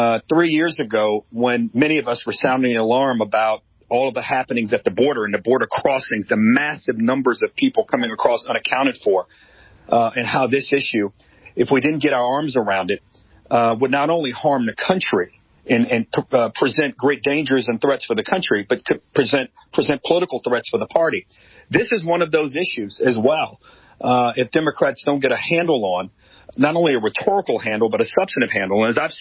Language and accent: English; Washington, District of Columbia, United States; I grew up in Washington from fourth grade to graduating high school, and had the honor to work there for 10 years.